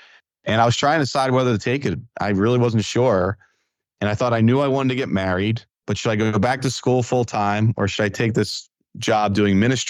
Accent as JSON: {"language": "English", "town": "Philadelphia", "region": "Pennsylvania", "country": "United States", "tie": "born or raised there", "said": "Yeah, I mean, I grew up in Philadelphia, outside Philadelphia. So I like to say I grew up Philly Catholic."}